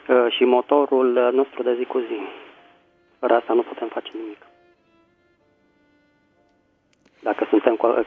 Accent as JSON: {"language": "Romanian", "region": "Bucharest", "country": "Romania", "said": "din București."}